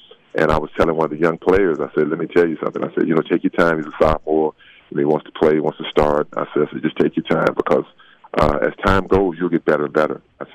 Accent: Texas, United States; now in Southern California, United States; You know, being a Texan, it's not about that for me. You know, I'm from a small town, and I still have that small town mentality, even though I live in Southern California.

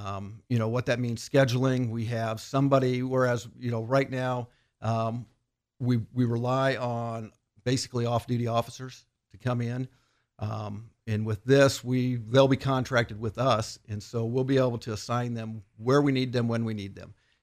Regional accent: Auburn, Indiana, United States; I am from DeKalb County originally, which is northeast of Fort Wayne. Those of you that are car buffs, Auburn, Indiana, I grew up in that area.

